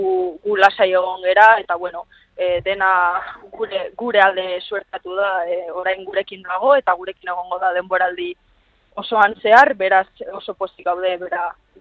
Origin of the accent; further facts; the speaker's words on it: San Sebastián, Basque Country, Spain; Donostiarra naiz, etxan bezala sentitzen naiz